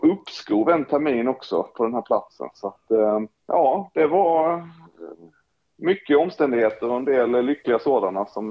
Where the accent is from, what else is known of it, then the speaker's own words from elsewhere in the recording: Halmstad, Halland County, Sweden; moved away as an adult; Så att lite längre norrut, men fortfarande längs havet och på västkusten. Men ja, flyttade därifrån vid, vad kan jag vara, 22 års åldern.